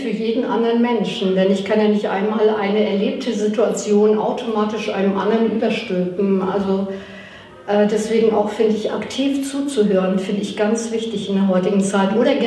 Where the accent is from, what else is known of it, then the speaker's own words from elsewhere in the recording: Northern Germany, Germany; so als Norddeutscher, ne? Ganz geradeaus.